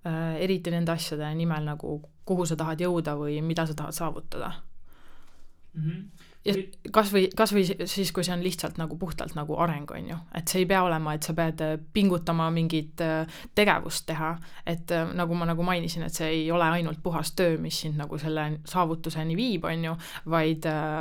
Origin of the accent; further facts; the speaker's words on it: Võru, Võru County, Estonia; now in Tallinn, Estonia; kui ma Tallinnasse kolisin, et mulle tundus, et Võrus elades siis, kust ma pärit olen, et seal kõik, see community on nagu väiksem